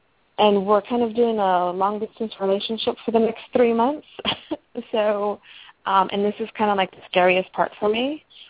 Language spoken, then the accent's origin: English; San Diego, California, United States; I'm from San Diego.